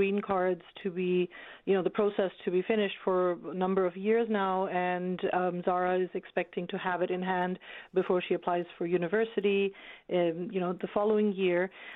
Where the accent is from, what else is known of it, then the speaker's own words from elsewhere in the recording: Bangladesh; moved away as an adult; now in Canada; And my husband and I from two different countries. He's from India. I'm from Bangladesh.